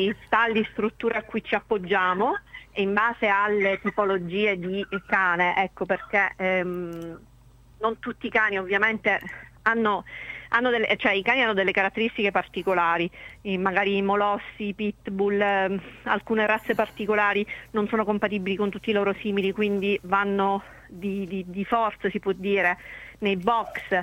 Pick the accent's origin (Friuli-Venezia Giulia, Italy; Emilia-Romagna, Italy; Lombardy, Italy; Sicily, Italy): Sicily, Italy; Monreale; now in Palermo, Italy; sono di Monreale, in realtà origini monrealesi, ma abito a Palermo, vivo a Palermo